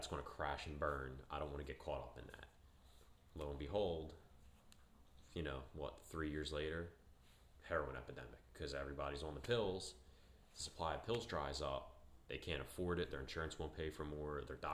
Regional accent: Philadelphia, Pennsylvania, United States; Like, I'm working in South Philly. I grew up in South Philly.

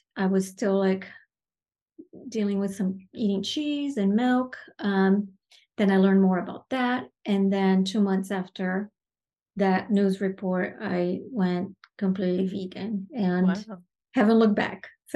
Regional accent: Brazil; English is a second language; because I grew up in a very meat-centered culture. I grew up in Brazil.

